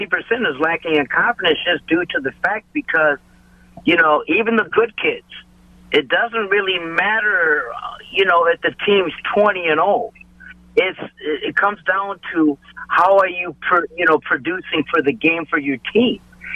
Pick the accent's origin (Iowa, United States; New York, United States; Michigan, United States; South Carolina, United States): Iowa, United States; Des Moines; Well, I grew up in Des Moines, Iowa. Then I came to Minnesota, went to Washburn High School